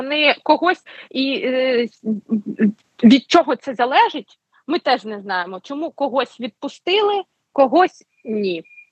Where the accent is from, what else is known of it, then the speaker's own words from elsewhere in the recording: Mariupol, Donetsk Oblast, Ukraine; Ну, ми самі з Маріуполя.